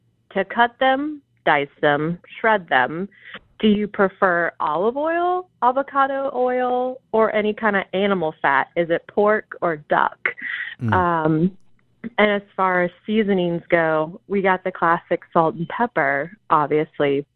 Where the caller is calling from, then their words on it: Richmond, Virginia, United States; I'm calling from Richmond, Virginia.